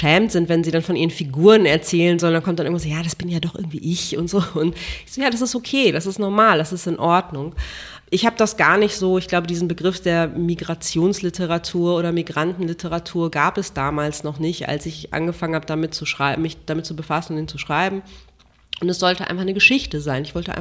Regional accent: Germany; Ich schreibe auf Deutsch, ich bin Deutsche, meine Mutter ist Deutsch, ich habe irgendwie hier studiert.

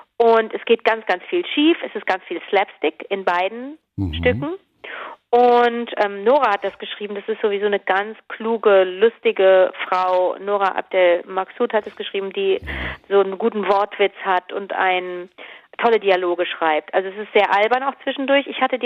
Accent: Cologne, North Rhine-Westphalia, Germany; Und ich bin ja Kölnerin, ich bin ja hier.

